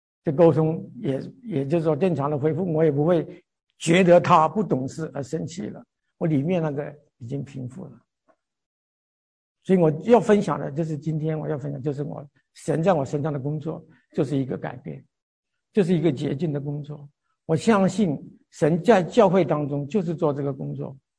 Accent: Guilin, Guangxi, China; moved away as an adult; also born or lived in Zhongshan; now in United States; 我老家是桂林，因为怎么到中山，中山怎么信主，有怎么样的几年的经历。

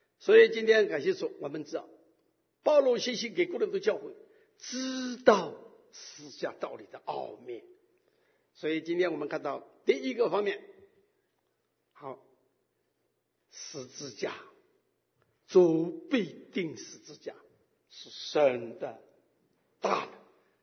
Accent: China; 弟兄姐妹，我们中国人知道死这句话不好听

